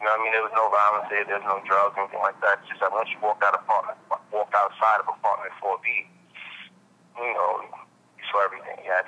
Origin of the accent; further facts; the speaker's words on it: Brooklyn, New York, United States; I'm from Crown Heights. Originally, was from Ocean Avenue.